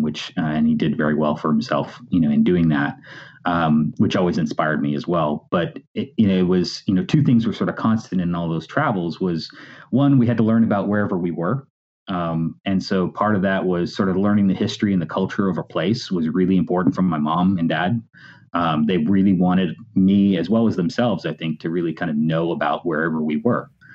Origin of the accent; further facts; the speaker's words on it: Montreal, Quebec, Canada; a lot of people don't realize because I don't have an accent. But I was born and raised in Montreal, in Quebec, Canada. So the part that most people think of as, you know, that sort of bilingual portion of Canada.